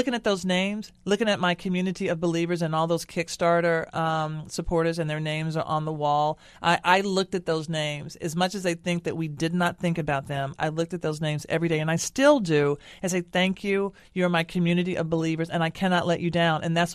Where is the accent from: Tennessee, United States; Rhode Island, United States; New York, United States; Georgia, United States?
Tennessee, United States; Nashville; is very much a love letter to my hometown of Nashville.